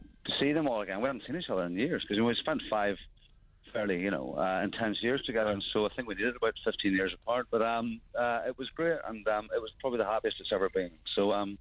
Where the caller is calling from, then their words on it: Bethnal Green, London, United Kingdom; I'm calling from Bethnal Green, from an old electricity building